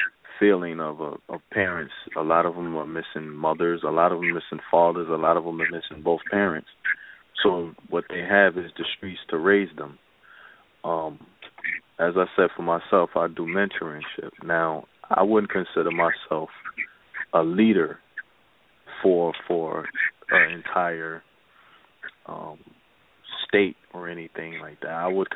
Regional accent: New York, United States; As I said, growing up in New York, I've seen a lot of gang violence.

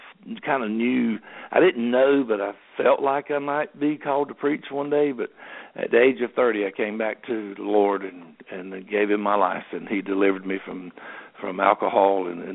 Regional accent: Goldsboro, North Carolina, United States; now in Sanford, United States; we're from Goldsboro, which is down east in North Carolina, about close to 90 miles, 85, 90 miles from Sanford and Lee County, where we live.

